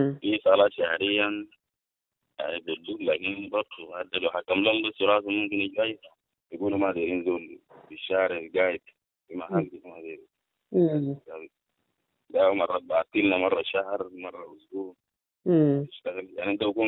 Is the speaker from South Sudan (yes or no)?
yes; South Sudan; أنا إنسان جنوبي